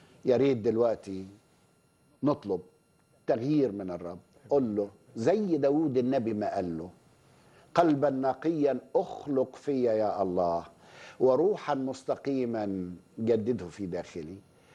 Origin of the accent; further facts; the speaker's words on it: Egypt; أنا راجل مصري يعني وبنتكلم